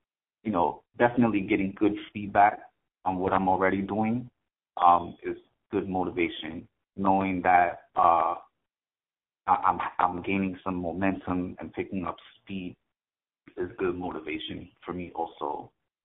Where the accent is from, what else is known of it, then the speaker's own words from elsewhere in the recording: New York, United States; I feel like I'm a loudmouth from New York, so I'm just gonna be that all the time.